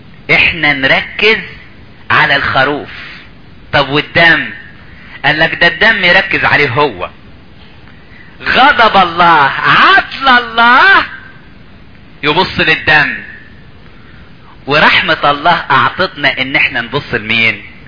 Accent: Upper Egypt, Egypt; عندنا في الصعيد يقولك العيلتين بينهم ايه؟ بينهم دم

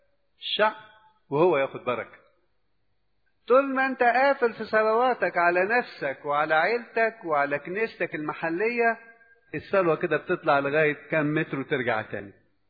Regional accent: Egypt; زي ما تعودنا كمصريين أو كشرقيين

